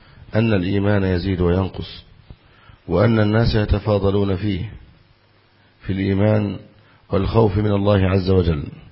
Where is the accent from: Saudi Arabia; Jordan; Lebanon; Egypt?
Egypt; يقولون هذا حرام عندنا في مصر